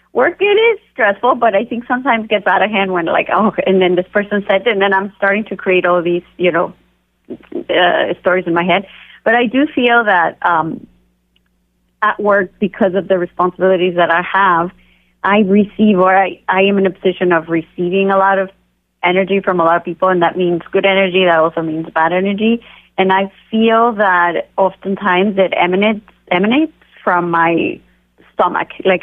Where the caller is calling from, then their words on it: Seattle, Washington, United States; Oh, I am in Seattle.